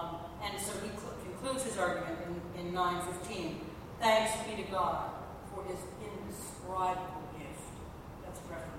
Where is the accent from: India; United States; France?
United States; looking at me because I am from the United States